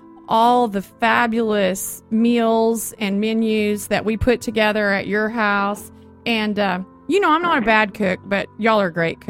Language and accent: English; Oklahoma, United States; You know, we're both Texas girls, but we were born and raised in Oklahoma, but we've made our way to the West Coast, which is the best coast.